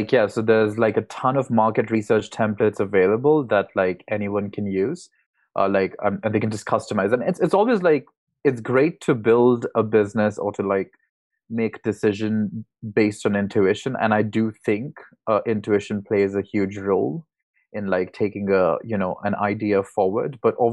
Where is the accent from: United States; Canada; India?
India; English is a second language; moved away as an adult; now in Europe; So I'm originally from India. And initially I was doing, I came to Europe to do a PhD on marketing Shakespeare films.